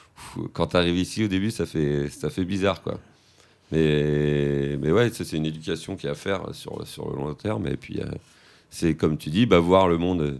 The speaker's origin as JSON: {"language": "French", "region": "Brittany", "country": "France", "said": "Moi, je sais que je viens de la Bretagne."}